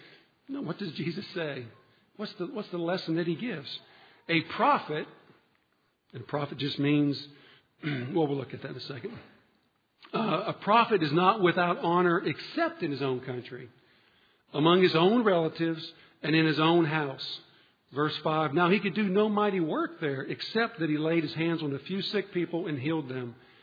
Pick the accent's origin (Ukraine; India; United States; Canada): United States; Trafford, Pennsylvania; If I'm going to go into my hometown, if I go back to Trafford, Pennsylvania, I'm going to go into power of the Spirit.